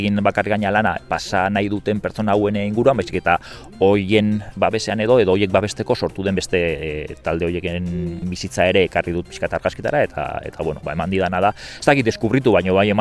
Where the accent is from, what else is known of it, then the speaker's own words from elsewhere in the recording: Hondarribia, Basque Country, Spain; now in Irun, Spain; ni Hondarribikoa naiz, Irunen bizi naiz